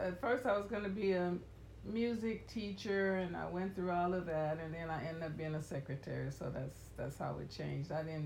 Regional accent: Coushatta, Louisiana, United States; I grew up in Coushatta, Louisiana, and my childhood was great. I grew up on a farm.

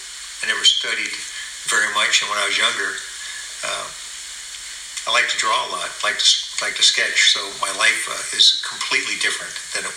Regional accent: Connecticut, United States; now in California, United States; I was raised in a small town, Connecticut.

